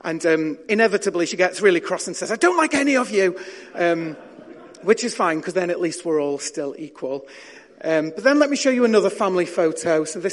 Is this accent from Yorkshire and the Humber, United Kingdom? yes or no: yes; Yorkshire and the Humber, United Kingdom; I'm one of six, and we grew up in Yorkshire